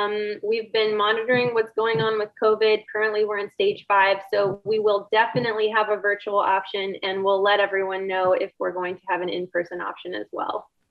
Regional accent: Austin, Texas, United States; Well, I grew up here in Austin, and growing up here

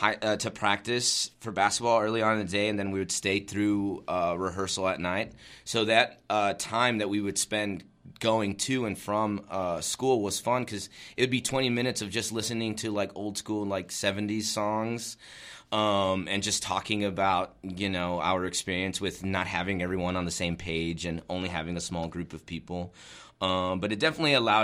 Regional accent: La Casita, Texas, United States; I'm originally from Deep South Texas, from a small town called La Casita, Garciasville.

